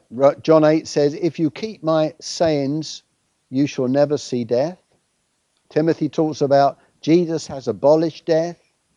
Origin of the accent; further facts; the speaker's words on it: London, United Kingdom; I'm English. I was born in London, born and bred in London, mate.